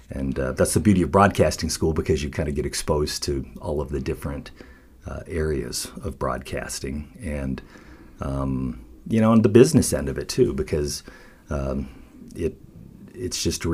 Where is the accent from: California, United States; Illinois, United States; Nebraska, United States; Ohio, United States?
Nebraska, United States; Imperial; I grew up actually right on the Nebraska-Colorado border. Graduated from high school in Imperial, Nebraska.